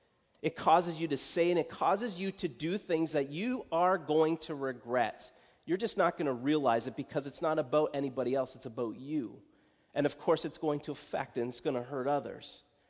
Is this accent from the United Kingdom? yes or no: yes; Cambridge, East of England, United Kingdom; I would as I grew up in Cambridge, my grandparents, they lived in the Preston area, and we would go frequently to visit with them.